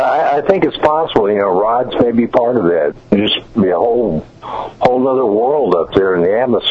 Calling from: Santa Fe, Texas, United States; Hi, Kevin. … I'm from Santa Fe, Texas.

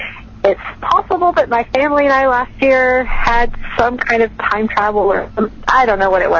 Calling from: Oregon, United States; I'm calling from Oregon.

